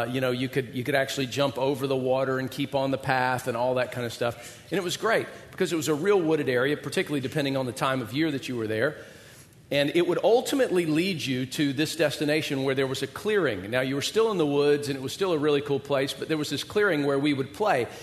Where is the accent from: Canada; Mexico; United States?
United States; Georgia; I grew up in Georgia, as most of you guys know, and a few hundred yards from our house was this wooded creek area that we loved to go and play in.